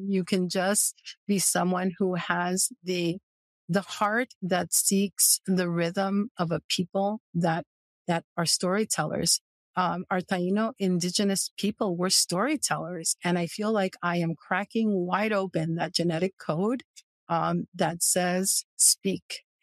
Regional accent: Milford, United States; not only in New York City, but at my hometown in Milford at the time

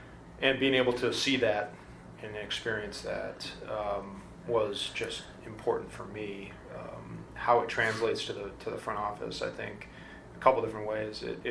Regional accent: Midwest, United States; because I came from the Midwest. I mean, we played a lot of baseball

